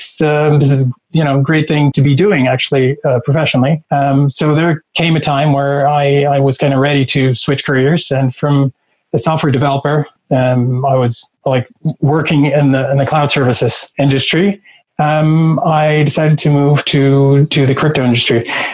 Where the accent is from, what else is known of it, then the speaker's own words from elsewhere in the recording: Poland; English is a second language; moved away as an adult; also born or lived in Ireland; Originally, I'm from Poland. The last, I'd say, 12 years or 13 years, I worked for a multinational software company. I lived in Ireland for most of that time.